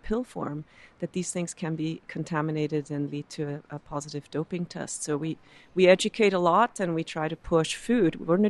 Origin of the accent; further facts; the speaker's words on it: Switzerland; I'm from Switzerland, so I always say to some degree, yes, to chocolate.